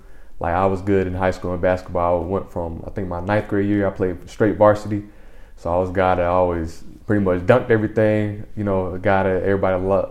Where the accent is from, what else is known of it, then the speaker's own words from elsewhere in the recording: Atlanta, Georgia, United States; I'm from Atlanta, Georgia. I'm 24 years old and this is my first year overseas.